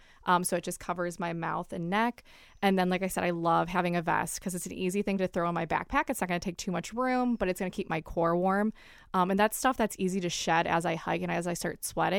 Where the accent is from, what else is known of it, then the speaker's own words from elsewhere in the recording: Cleveland, Ohio, United States; I'm from Cleveland originally, so I love Cuyahoga Valley National Park.